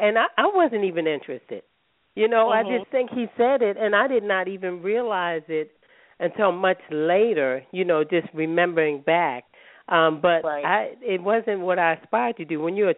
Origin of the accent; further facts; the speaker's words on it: Baltimore, Maryland, United States; But I'm from Baltimore. I'm born and raised here in Baltimore.